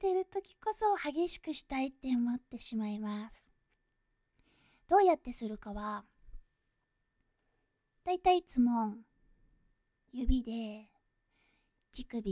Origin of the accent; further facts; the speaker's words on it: Kyushu, Japan; 出身は九州です。